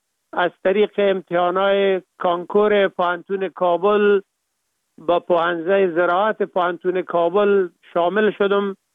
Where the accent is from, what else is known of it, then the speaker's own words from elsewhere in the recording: Kapisa, Afghanistan; also born or lived in Kabul; ما در ولایت کاپیسا به دنیا آمدیم، مکتب ابتدایی و متوسطه را در لیسه فعلی میرمسجدی به اتمام رساندیم.